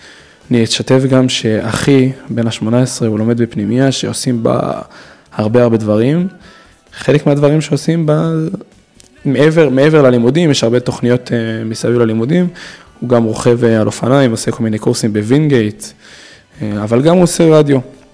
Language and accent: Hebrew; Paris, Île-de-France, France; also born or lived in Marseille; now in Brussels, Belgium; אני מדובר צרפתית, כי גדלתי קצת בפריז ובמרסיי. אבא שלי גדל פה בבריסל. וזהו, אני פה לבין, אני פה בינתיים, שנתיים, אולי שלוש, אולי ארבע.